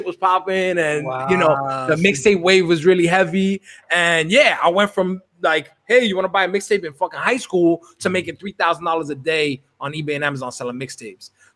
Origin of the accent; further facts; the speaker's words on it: West New York, New Jersey, United States; I grew up in Jersey, right across the water, in West New York, New Jersey, like right across the water.